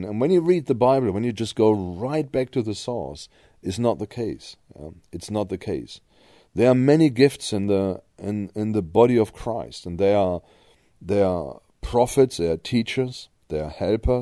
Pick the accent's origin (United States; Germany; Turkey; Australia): Germany; first language German; English is a second language; I'm not an English speaker. I'm not a native English speaker. I'm German. I grew up in Germany, and I, you know, wasn't a really good German speaker either. But I spoke German fluently.